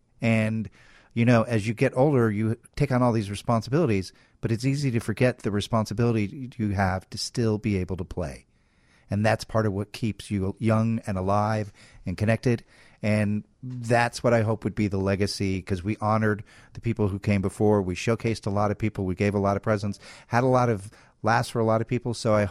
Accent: Oak Park, Illinois, United States; Well, I grew up in Oak Park, and so Chicago is like my hometown.

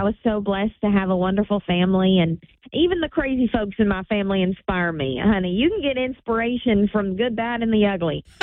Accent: Tennessee, United States; I grew up in East Tennessee, and so my music has a little touch of Appalachian to it

